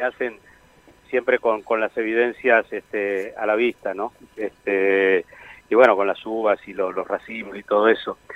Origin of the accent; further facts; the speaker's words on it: Patagonia, Argentina; yo que soy patagónico